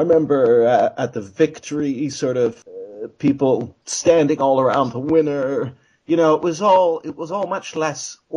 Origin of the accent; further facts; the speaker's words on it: Toronto, Ontario, Canada; also born or lived in Ottawa; I'm from Toronto, although I grew up a little bit in Ottawa as well.